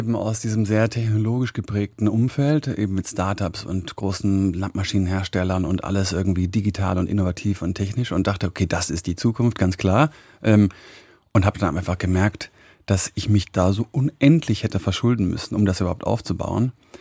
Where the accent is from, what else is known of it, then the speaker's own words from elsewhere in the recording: Madlitz, Brandenburg, Germany; Also ich meine, ich bin halt bei uns auf dem Betrieb groß geworden. Ne? Kurz nach der Wende war ich 8 und habe dann irgendwann meine komplette freie Zeit irgendwie in Madlitz verbracht